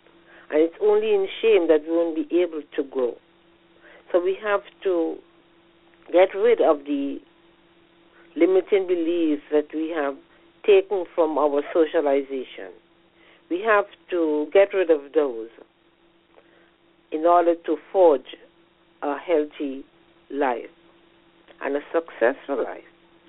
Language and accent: English; Trinidad & Tobago; now in Canada; I'm a woman from Trinidad and Tobago. I live in Canada, and I'm an educator.